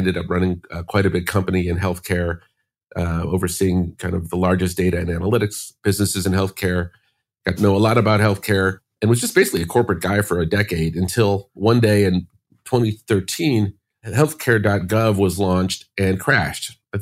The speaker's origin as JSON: {"language": "English", "town": "Chicago", "region": "Illinois", "country": "United States", "tie": "born or raised there", "said": "I grew up in Chicago, went to college."}